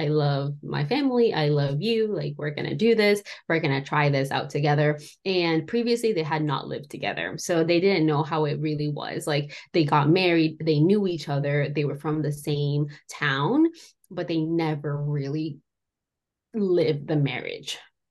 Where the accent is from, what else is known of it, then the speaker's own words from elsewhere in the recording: Colombia; English is a second language; So when I grew up in Colombia, so I was born in Colombia, I grew up in Colombia